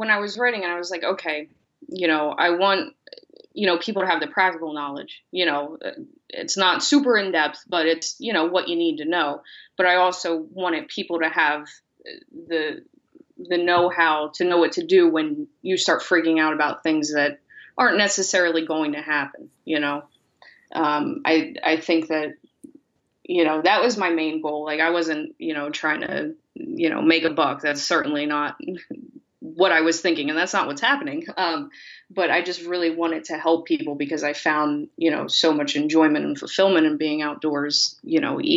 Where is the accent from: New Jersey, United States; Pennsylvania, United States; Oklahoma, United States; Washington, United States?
New Jersey, United States; Trenton; I'm from Trenton, New Jersey.